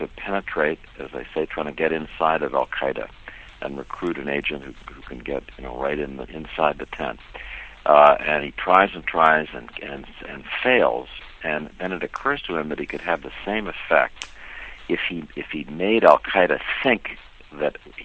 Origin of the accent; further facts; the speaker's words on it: Washington, District of Columbia, United States; I grew up in Washington, you know, and I used to think in my neighborhood if I threw a rock in any direction, it would probably land on the CIA officer's house.